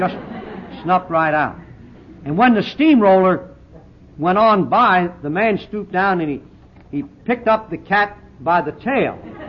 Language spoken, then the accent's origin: English; Pennsylvania, United States; born there; I was born in Lancaster County, Pennsylvania, among the Amish Mennonite Dutch people.